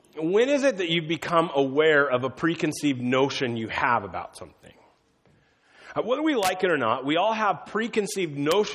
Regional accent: Iowa, United States; Now, I grew up in Northwest Iowa, which is completely Caucasian, okay?

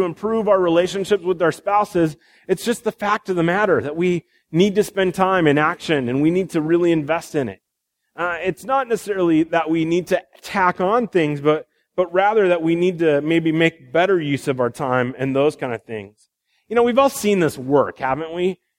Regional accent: Iowa, United States; And Gink and I grew up in Iowa.

